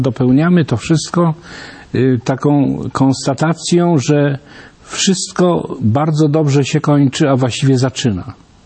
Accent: Rawicz, Greater Poland Voivodeship, Poland; born there; bo w Rawiczu się urodziłem, proszę Państwa

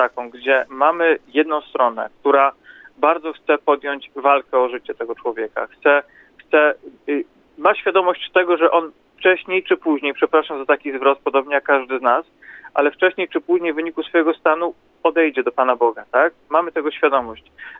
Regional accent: Łódź, Łódź Voivodeship, Poland; w Łodzi, na terenie której mieszkam od urodzenia

